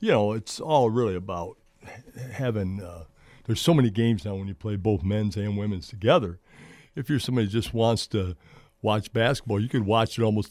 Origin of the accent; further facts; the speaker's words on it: Adrian, United States; because both John and I grew up here in Adrian.